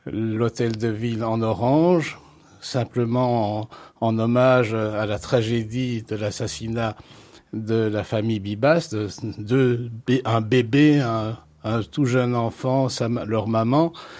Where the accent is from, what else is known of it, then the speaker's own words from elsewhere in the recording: Belgium; nous sommes évidemment, en premier lieu, nous sommes belges